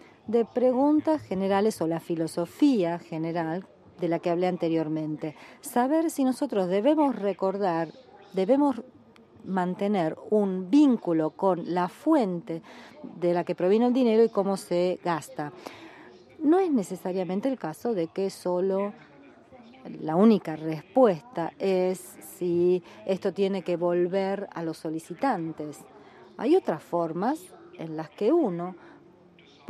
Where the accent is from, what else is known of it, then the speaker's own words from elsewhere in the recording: Argentina; soy de acá de Argentina